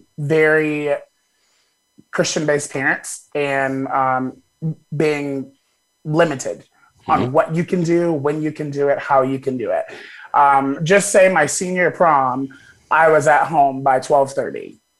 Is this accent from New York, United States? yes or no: no; Wichita, Kansas, United States; That's where I've grown up. So that, you know, that's why I just tell everyone that I'm from Wichita.